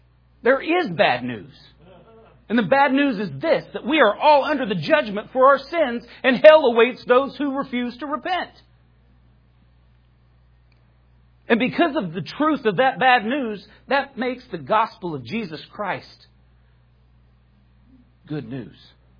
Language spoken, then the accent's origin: English; United States; I mean, I'm an American. I wave the flag and pop fireworks.